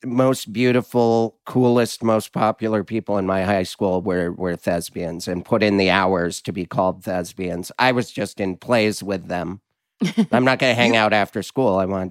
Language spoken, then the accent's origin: English; Montana, United States; also born or lived in Monterey, United States; More born in Monterey, but I grew up in Montana.